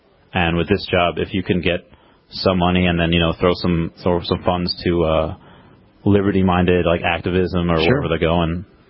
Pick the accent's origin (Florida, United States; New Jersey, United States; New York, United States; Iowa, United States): New York, United States; also born or lived in Peru; Well, I'm born in Peru, raised mostly in New York.